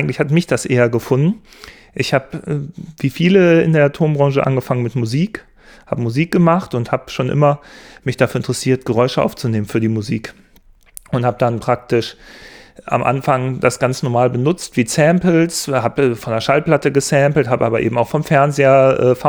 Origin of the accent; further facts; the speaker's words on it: Essen, North Rhine-Westphalia, Germany; Ich komme auch aus Essen, genau